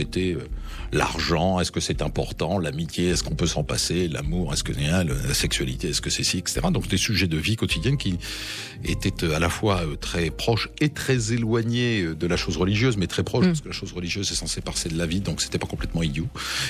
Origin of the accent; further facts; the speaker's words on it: Bayonne, Nouvelle-Aquitaine, France; born there; je suis né à Bayonne et j'y habite parce que ma foi, c'est parmi les régions dans lesquelles on est, c'est une des régions agréables où vivre. Donc j'y vis.